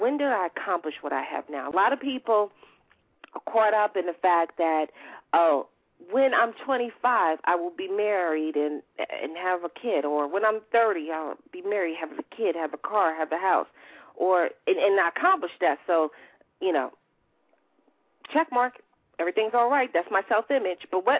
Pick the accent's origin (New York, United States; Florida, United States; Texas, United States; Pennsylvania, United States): New York, United States; Roosevelt; Being from Long Island, Roosevelt, Long Island, I took so much pride in growing up in Roosevelt.